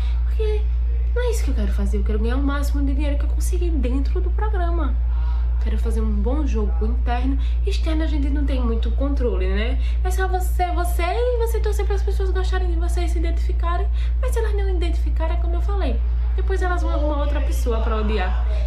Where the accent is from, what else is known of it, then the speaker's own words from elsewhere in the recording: Maceió, Alagoas, Brazil; Eu tenho 23 anos e sou de Maceió, Alagoas.